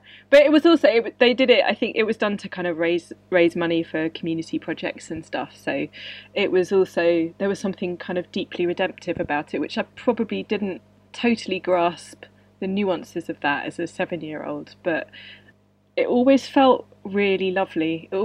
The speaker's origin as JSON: {"language": "English", "region": "South East England", "country": "United Kingdom", "tie": "born or raised there", "said": "I grew up near Ford Open Prison, and every year Ford Open Prison put on a Panto, and that was the Panto we went to."}